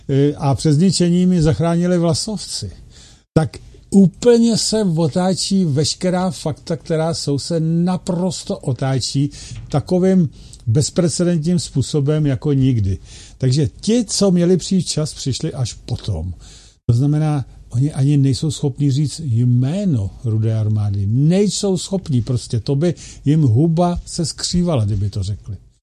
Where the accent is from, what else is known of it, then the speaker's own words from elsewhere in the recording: Plzeň Region, Czechia; protože tady odsud pocházím hned od Plzně